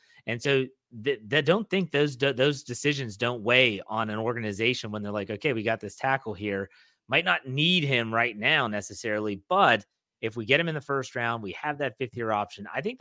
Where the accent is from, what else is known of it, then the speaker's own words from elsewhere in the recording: West Virginia, United States; I grew up in West Virginia, so I'm a West Virginian at heart.